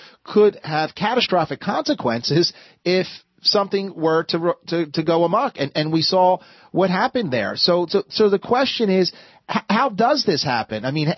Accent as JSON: {"language": "English", "town": "Philadelphia", "region": "Pennsylvania", "country": "United States", "tie": "born or raised there", "said": "Let's go to my hometown of Philadelphia, Pennsylvania."}